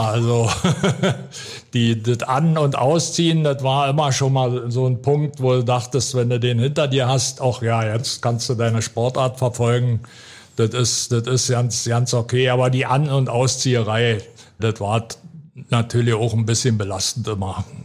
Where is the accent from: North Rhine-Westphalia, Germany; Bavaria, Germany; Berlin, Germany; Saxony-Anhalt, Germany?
Saxony-Anhalt, Germany; Roßlau; born there; Und dadurch war sie dann gezwungen, nach Roßlau zu fahren zur Entbindung. Und damit wurde ich Sachsen-Anhaltiner.